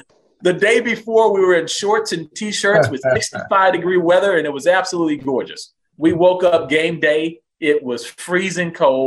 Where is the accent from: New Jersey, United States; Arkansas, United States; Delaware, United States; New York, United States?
Arkansas, United States; Camden; I'm from Camden, Arkansas, a small town in South Arkansas, maybe 14,000 people.